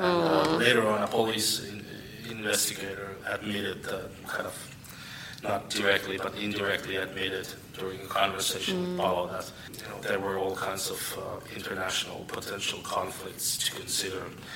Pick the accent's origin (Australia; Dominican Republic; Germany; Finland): Finland; Turku, Southwest Finland; I'm from Turku in Finland.